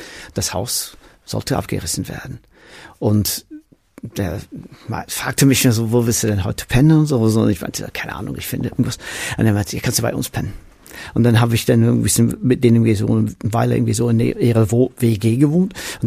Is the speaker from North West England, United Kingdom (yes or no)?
yes; Manchester, North West England, United Kingdom; German is a second language; ich komme aus Manchester, aus dem Council House, ja, so Sozialbauwohnung.